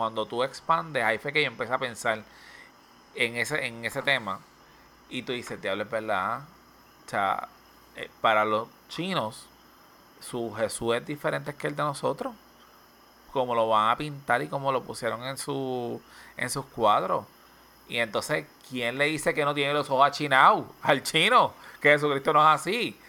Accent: Puerto Rico; uno piensa como puertorriqueño, que nosotros somos la última bola del desierto

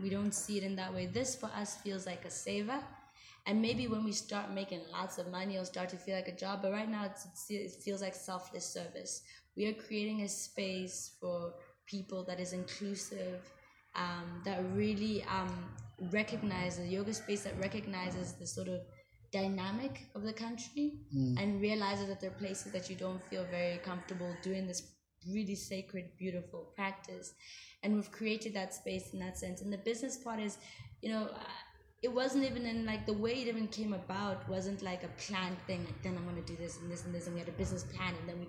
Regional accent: Lesotho; also born or lived in Canada / England; I am from Lesotho originally. Mm. I grew up in Lesotho, Canada, and England.

